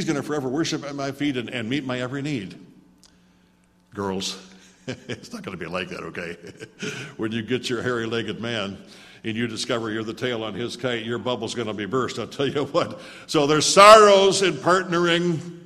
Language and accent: English; South Dakota, United States; You know, I was raised in South Dakota with wide open spaces.